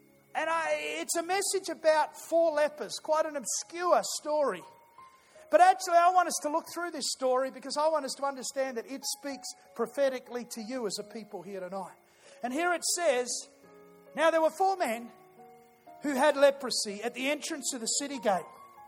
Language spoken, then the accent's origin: English; Melbourne, Victoria, Australia; even though I'm from Melbourne and that team was from Melbourne